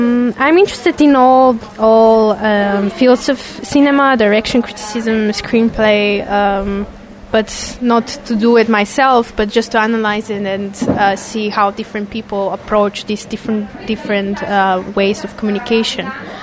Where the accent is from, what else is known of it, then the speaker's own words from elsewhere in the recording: Sofia, Sofia City, Bulgaria; I'm 23 years old. I am from Bulgaria, from Sofia, which is the capital of the country.